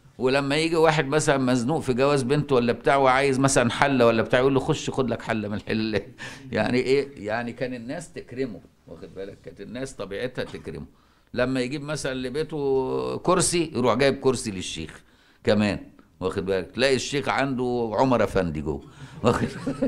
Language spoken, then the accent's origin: Arabic; Cairo, Cairo Governorate, Egypt; انا ما نشاتش في الارياف، اتولدت في القاهره وطول عمري عايش في القاهره، لكن ابويا نشا في الارياف في بلد في المنوفيه